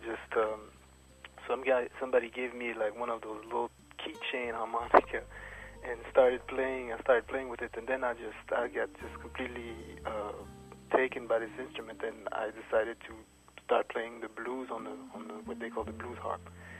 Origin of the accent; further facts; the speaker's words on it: Geneva, Switzerland; now in New York, United States; because I'm from Geneva, Switzerland, and I grew up there, started playing music there. I came here in the States, in New York, in 95